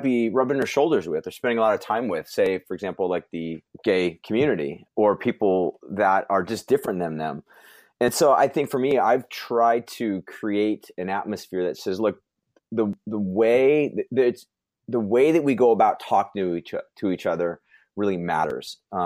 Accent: Huntington Beach, California, United States; I grew up in Huntington Beach.

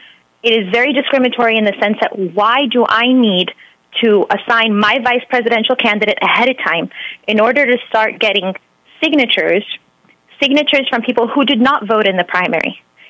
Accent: New York, United States; And I was born in New York, and I was brought up in an Italian neighborhood. I actually went to Catholic school at Regina Patris in Brooklyn.

